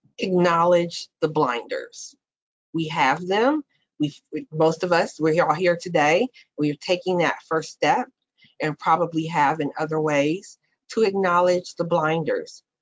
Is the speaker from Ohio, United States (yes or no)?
yes; Columbus, Ohio, United States; So for example, I'll just name off some organizations here in my hometown. So City Year Columbus provides, you know, job training, internships, etc., support services to support Black and Brown teenagers and young adults.